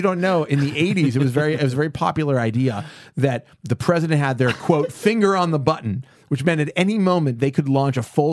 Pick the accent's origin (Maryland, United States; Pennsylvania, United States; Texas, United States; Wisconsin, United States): Pennsylvania, United States; Pittsburgh; From Pittsburgh, PA, my hometown.